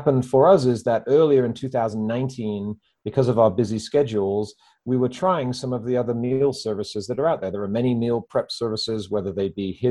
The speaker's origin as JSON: {"language": "English", "country": "United Kingdom", "said": "again, being a Brit, we have this thing called a milkman."}